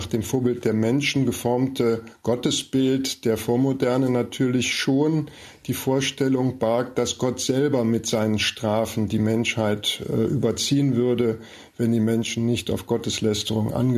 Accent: Rhineland, Germany; ich bin ja eigentlich Rheinländer und insofern in einer katholischen Kultur groß geworden

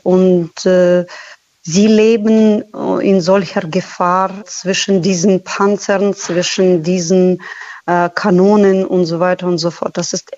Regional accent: Kherson, Kherson Oblast, Ukraine; Ich habe schreckliche Fotos von allen Häusern, die ich von meiner Kindheit in Cherson kenne.

